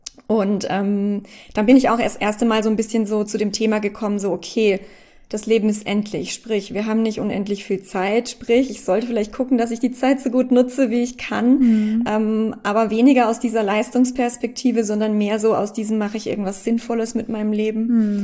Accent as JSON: {"language": "German", "region": "Baden-Württemberg", "country": "Germany", "said": "G8 hieß das bei uns in Baden-Württemberg damals. Also ich komme ja aus Deutschland"}